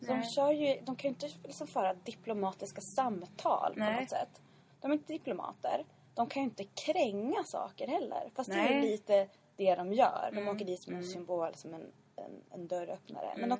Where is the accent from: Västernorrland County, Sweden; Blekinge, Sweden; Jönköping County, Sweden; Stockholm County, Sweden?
Västernorrland County, Sweden; Redansjö; Eller jag är faktiskt från Redansjö.